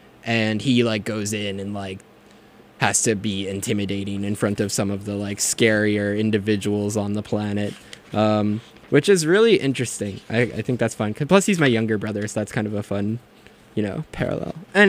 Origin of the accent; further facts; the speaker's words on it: Midwest, United States; No shade at the Midwest. That's my hometown, represent.